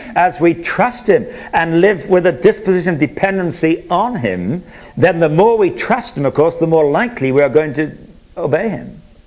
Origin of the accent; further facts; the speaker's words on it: England, United Kingdom; who I grew up with in England